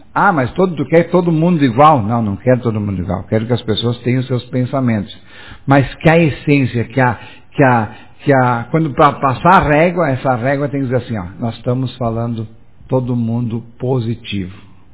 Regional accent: Foz do Iguaçu, Paraná, Brazil; born there; minha família é de Iraí. Eu nasci aqui em Foz, mas meu pessoal é tudo de Iraí.

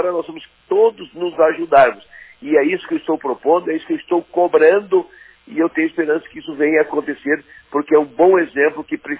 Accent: Santo Augusto, Rio Grande do Sul, Brazil; Eu sou interiorano aí do fundo da grota, no interior das Missões, lá em Santo Augusto, onde meu pai foi assentado. Uma família de 12 irmãos.

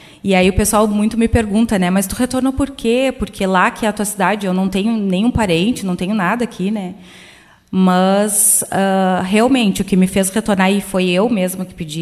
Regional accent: Canguçu, Rio Grande do Sul, Brazil; Porque eu sou de Canguçu, né? Para quem não conhece, Canguçu fica próximo a Pelotas.

